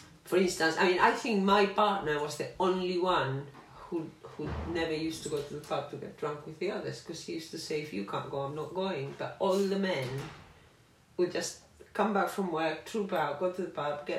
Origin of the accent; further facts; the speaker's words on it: South West England, United Kingdom; we were better prepared because we came from Cornwall